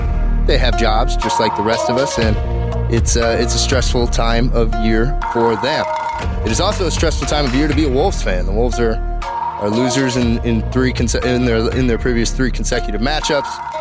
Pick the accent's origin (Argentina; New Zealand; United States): United States; Phoenix, Arizona; born there; I was born in Phoenix. I did go to high school there for 3 years.